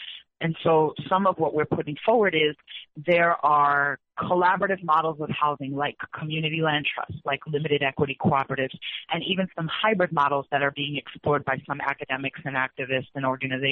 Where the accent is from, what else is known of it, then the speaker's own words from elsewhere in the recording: New York, United States; I'm from New York